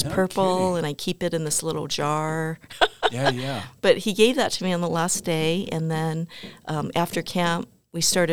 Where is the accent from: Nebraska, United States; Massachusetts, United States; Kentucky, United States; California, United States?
California, United States; Torrance; I was from Torrance.